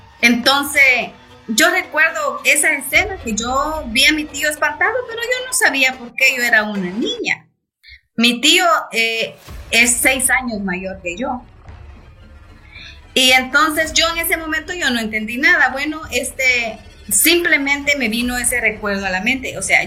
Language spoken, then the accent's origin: Spanish; Guatemala; Él es de Ecuador y yo soy de Guatemala.